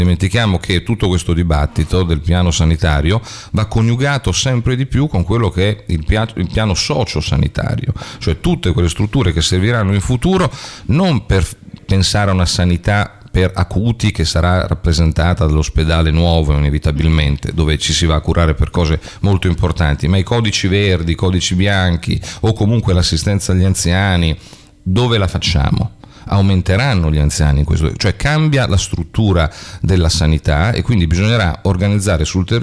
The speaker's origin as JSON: {"language": "Italian", "town": "Fano", "region": "Marche", "country": "Italy", "said": "Poi è chiaro che io sono di Fano"}